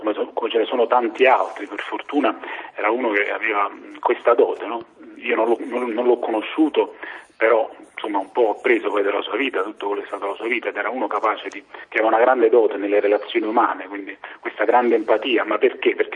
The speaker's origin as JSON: {"language": "Italian", "town": "Naples", "region": "Campania", "country": "Italy", "tie": "born or raised there", "said": "io sono del Bomo, nel suo stesso quartiere, sono cresciuto con questa sua figura, con il suo esempio"}